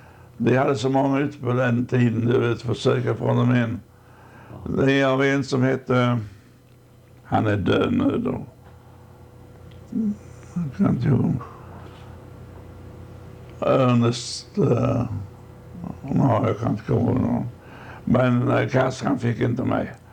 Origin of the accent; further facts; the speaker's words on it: Sweden; moved away; Men när jag var hemma i Sverige en gång så besökte jag … grav nere i Skåne.